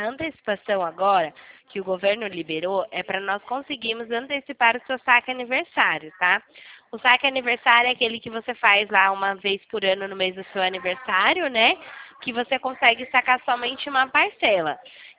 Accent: São Paulo, Brazil; Eu sou aqui do interior de São Paulo.

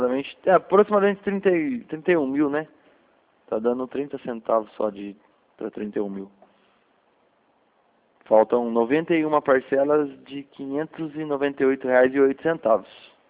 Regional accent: Limeira, São Paulo, Brazil; Eu sou de Limeira. Sou de Limeira aqui próximo.

